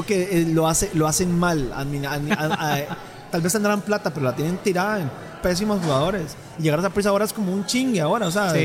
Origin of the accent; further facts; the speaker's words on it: Heredia, Costa Rica; Que mi papá es herediano, mi tía, mi todo, mi pueblo, mi todo.